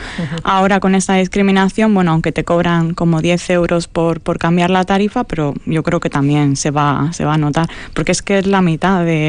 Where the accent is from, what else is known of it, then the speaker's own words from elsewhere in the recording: Elche, Valencian Community, Spain; moved away as an adult; now in Vitoria, Spain; yo soy de Elche, de Alicante